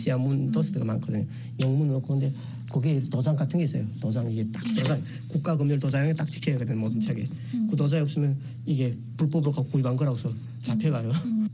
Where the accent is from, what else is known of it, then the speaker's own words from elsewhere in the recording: North Korea; moved away as an adult; 북한에서 왔다는 걸 숨기기 위해서